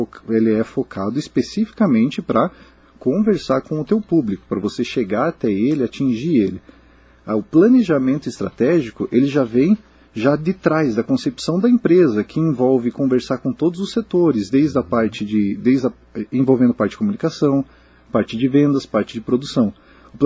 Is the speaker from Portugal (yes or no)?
no; Joaçaba, Santa Catarina, Brazil; now in Curitiba, Brazil; Sou natural de Joaçaba, aqui, vim da região, eu conheço a região muito e agora já em Curitiba